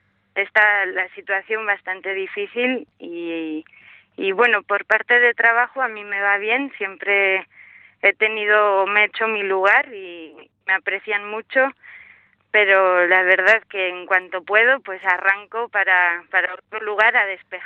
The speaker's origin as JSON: {"language": "Spanish", "town": "Monterrey", "region": "Nuevo León", "country": "Mexico", "said": "yo vengo de Monterrey, que la cultura es más cerrada también, o son más serios."}